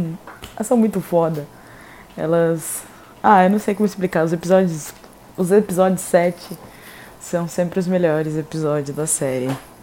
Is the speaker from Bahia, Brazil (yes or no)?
no; Piracicaba, São Paulo, Brazil; tenho 22 anos, sou de Piracicaba, interior de São Paulo.